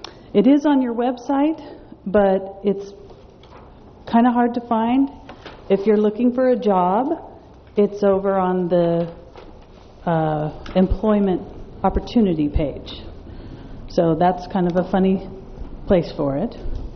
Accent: Los Osos, California, United States; from Los Osos

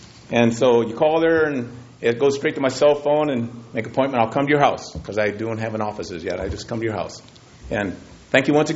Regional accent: Beloit, Wisconsin, United States; born there; also born or lived in Huntington Beach; now in Morro Bay, United States; I was born in Beloit, Wisconsin, so Green Bay, love it. And good Super Bowl. Moved here in California in 1965 in the Huntington Beach area and been there ever since. Now I'm living in Morro Bay.

